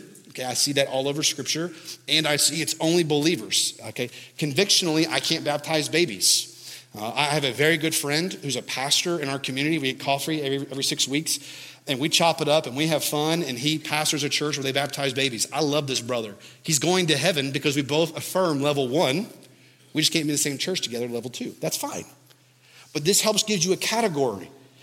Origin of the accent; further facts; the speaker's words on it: Kentucky, United States; I am from Kentucky.